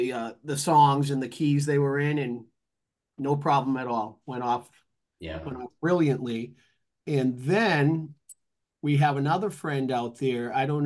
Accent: East Coast, United States; So, being how we are from the East Coast, we're super hardy.

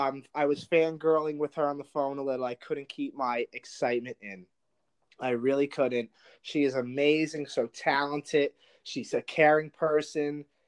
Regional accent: New Jersey, United States; Yes, please, because I'm from New Jersey.

